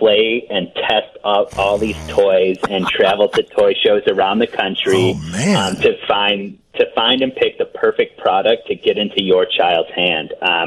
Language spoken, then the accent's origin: English; Buffalo Grove, Illinois, United States; Or I'm not. I'm from Buffalo Grove, so northwest suburbs of Chicago.